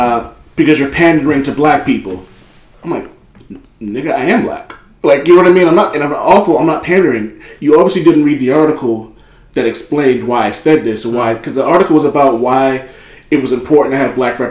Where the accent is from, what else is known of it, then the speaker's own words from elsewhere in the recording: Boston, Massachusetts, United States; And I'm from Boston, and I don't give a fuck about the Patriots.